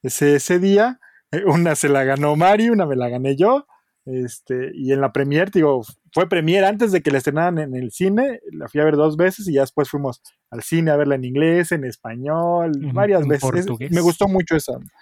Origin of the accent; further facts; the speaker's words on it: Mexico; es México.